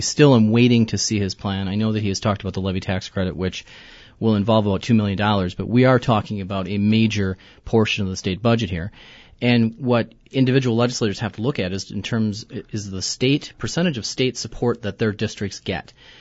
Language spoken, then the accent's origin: English; Abbotsford, Wisconsin, United States; Even my hometown of Abbotsford gets 79.86% state support.